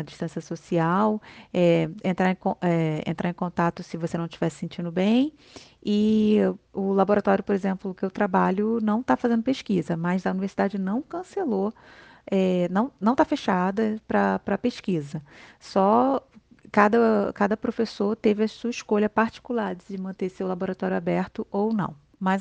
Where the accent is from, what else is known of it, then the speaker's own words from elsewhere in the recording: Brazil; now in Canada; Eu, como brasileira, jamais imaginaria alguém ser convidado do dia para a noite